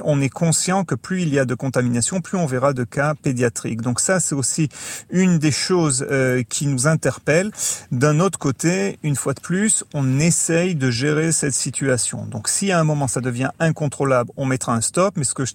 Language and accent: French; Marseille, Provence-Alpes-Côte d'Azur, France; Bien que je suis français, hein, d'origine, marseillais même.